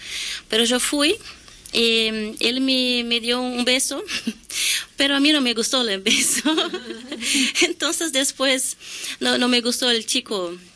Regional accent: Porto Alegre, Rio Grande do Sul, Brazil; Spanish is a second language; Hola, yo soy de Porto Alegre

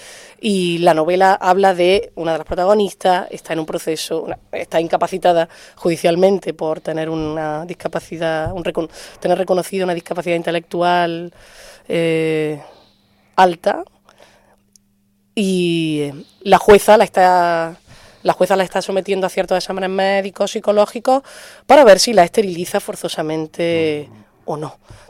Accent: Granada, Andalusia, Spain; Mira, yo soy de Granada.

